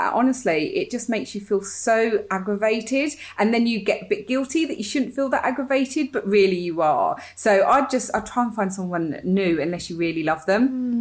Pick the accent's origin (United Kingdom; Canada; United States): United Kingdom; England; now in France; England will always be our home. We're British. But France very much feels like being home.